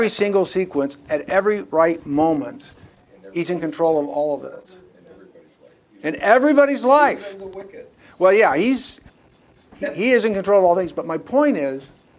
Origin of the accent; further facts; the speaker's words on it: Indianapolis, Indiana, United States; My wife was from Akron, Ohio. I was from Indianapolis, Indiana.